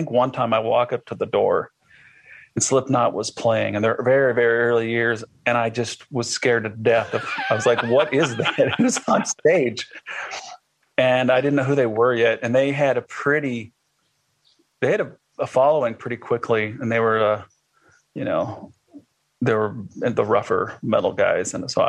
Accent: Iowa, United States; I did some research on this because I'm from Iowa.

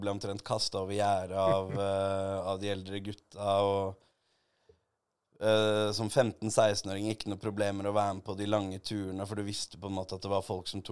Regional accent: Heggedal, Akershus, Norway; Altså, pappa er jo fra Bekkestua. Mamma er fra Heggedal i Asker, og det er jo der jeg også er oppvokst.

